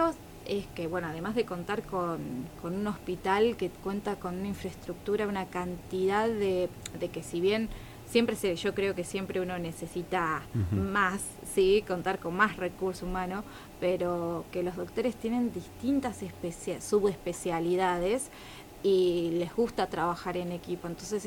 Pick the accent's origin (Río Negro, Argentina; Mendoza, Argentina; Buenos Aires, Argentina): Buenos Aires, Argentina; also born or lived in Metán; now in El Calafate, Argentina; Yo soy de Buenos Aires, soy oriunda de Buenos Aires